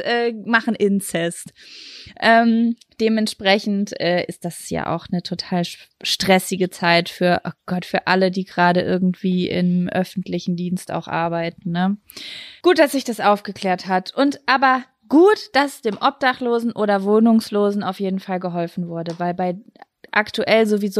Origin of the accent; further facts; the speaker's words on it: Lübbecke, North Rhine-Westphalia, Germany; Ich war die letzten 3-4 Tage in Lübbecke, meiner Heimatstadt, bei meiner Mama und bin gestern zurückgekommen.